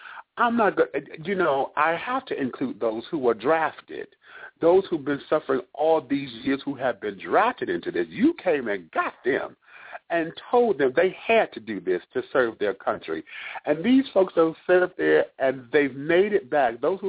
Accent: Michigan, United States; I know that's been going on down here in Georgia. I'm not sure. I'm from Michigan

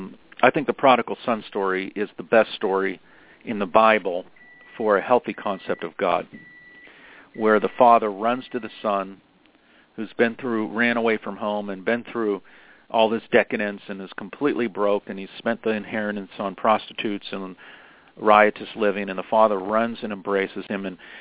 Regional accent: Pittsburgh, Pennsylvania, United States; I grew up in Pittsburgh playing guitar in the bars of Pittsburgh.

